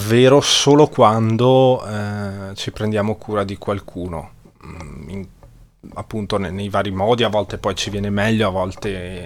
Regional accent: Caviola, Veneto, Italy; Io sono di Caviola

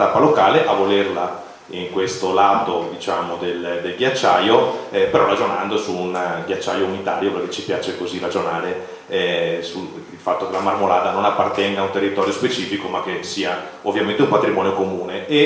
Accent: Venice, Veneto, Italy; Io sono veneziano, insomma, ricordo è recente anche dell'ultima acqua granda, no?

